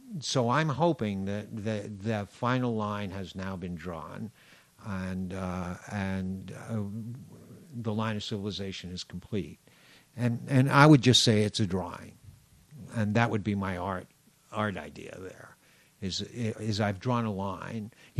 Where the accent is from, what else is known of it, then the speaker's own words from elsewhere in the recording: New York, United States; now in Vermont, United States; I'm originally from New York, yes.